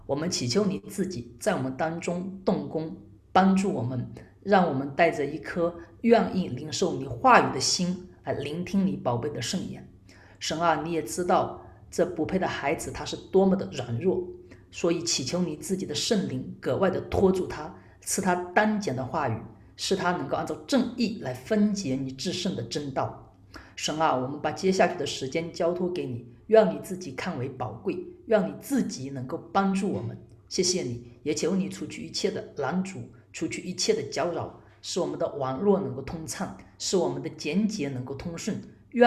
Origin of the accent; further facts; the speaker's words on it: Wenzhou, Zhejiang, China; 我在温州出生，也在温州成长